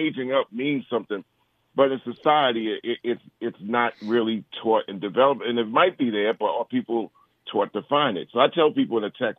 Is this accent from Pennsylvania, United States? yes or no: no; Long Island, New York, United States; Because here I am coming from Long Island. I'm in New York.